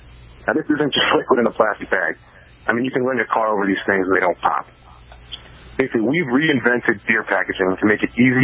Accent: New Jersey, United States; now in St. Louis, United States; But anyway, I grew up in New Jersey, went to high school out there. I actually went back to the University of Wisconsin to study entrepreneurship.

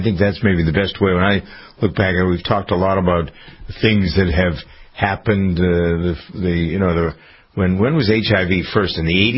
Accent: Framingham, Massachusetts, United States; research facility here in my hometown of Framingham

